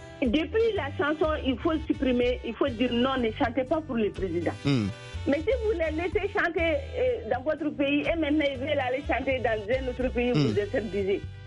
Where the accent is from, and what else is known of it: Mali